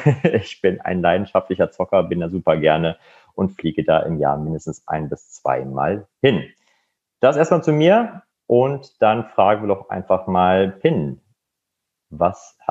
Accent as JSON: {"language": "German", "town": "Cologne", "region": "North Rhine-Westphalia", "country": "Germany", "accent": "Kölsch", "said": "am Singsang erkennt man, ich bin ein Rheinländer und zwar eine kölsche Frohnatur."}